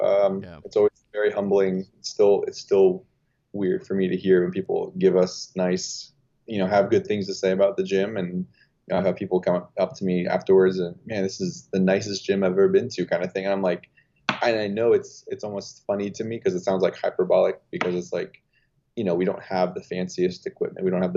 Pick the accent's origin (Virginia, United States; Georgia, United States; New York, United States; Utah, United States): Virginia, United States; Fairfax; also born or lived in Manassas; So born and raised in Fairfax and Manassas, basically.